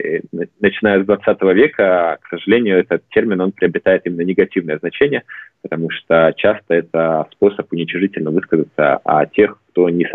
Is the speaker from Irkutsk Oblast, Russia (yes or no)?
yes; Irkutsk, Irkutsk Oblast, Russia; А я сам из Иркутска, и это почти Новосибирск